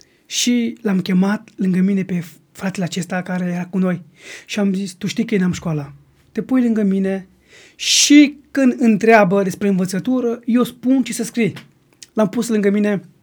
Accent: Timișoara, Timiș County, Romania; Și am venit acasă la noi, acasă în Timișoara

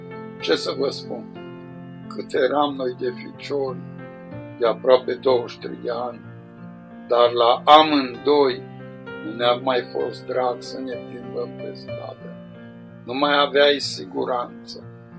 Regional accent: Fodora, Cluj County, Romania; am mers la satul meu natal, la Fodora

